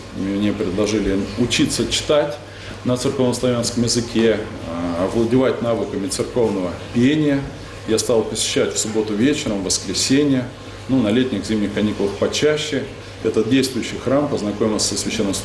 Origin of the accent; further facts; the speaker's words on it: Skopin, Ryazan Oblast, Russia; born there; Я родился в Рязанской области, в небольшом городе Скопин.